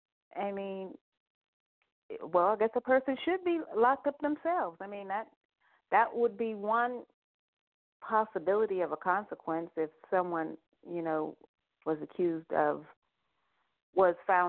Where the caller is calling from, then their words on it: Pittsburgh, Pennsylvania, United States; I'm calling from Pittsburgh.